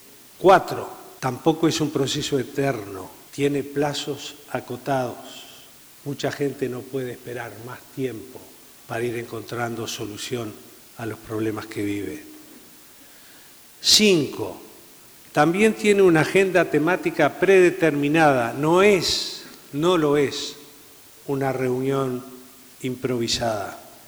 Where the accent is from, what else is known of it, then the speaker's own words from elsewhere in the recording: Uruguay; es una herramienta de trabajo que nos damos como uruguayos